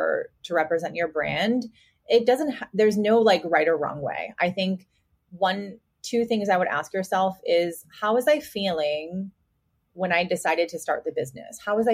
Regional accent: Chicago, Illinois, United States; now in Arizona, United States; And I'm a Chicagoan living in Arizona.

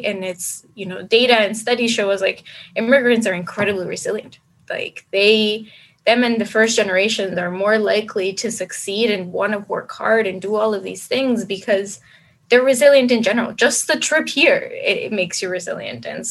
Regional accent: Colombia; I grew up there in Colombia with tons of cousins and family.

